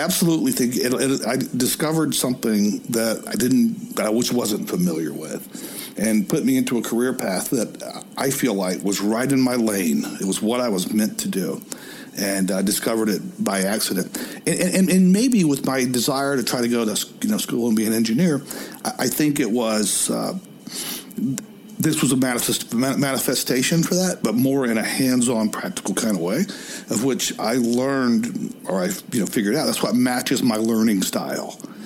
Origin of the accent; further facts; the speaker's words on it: Atlanta, Georgia, United States; accent: Southern; I grew up in the South in Atlanta, right here where we're doing the podcast. And, you know, I grew up as a Southern boy, and I had to work hard to lose that really, really deep Southern accent.